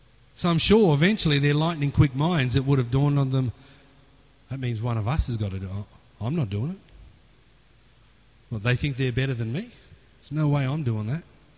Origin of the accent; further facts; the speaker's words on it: India; born there; Do you know where you come from? I was born in India.